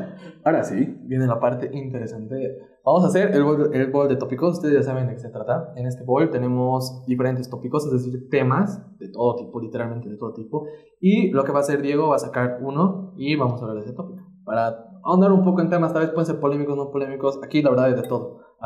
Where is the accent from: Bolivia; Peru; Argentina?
Bolivia; y no es por presión porque somos de Bolivia